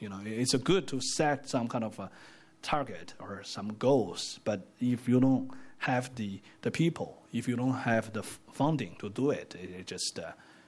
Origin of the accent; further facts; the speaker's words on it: China; English is a second language; now in United States; also rest of the world, including my home country, China, obviously.